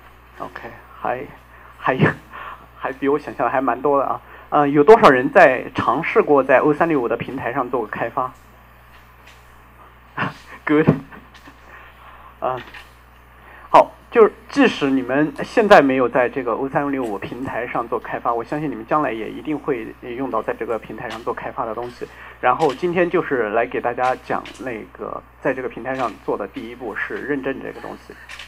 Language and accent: Chinese; China; 因为我是来自大陆，所以说话可能会很快